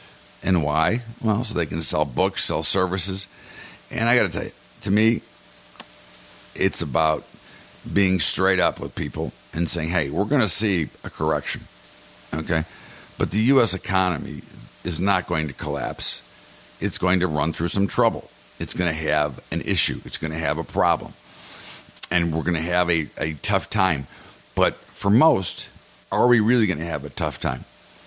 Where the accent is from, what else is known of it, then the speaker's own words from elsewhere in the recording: United States; Again, I'm an American. Okay, I'm for everybody.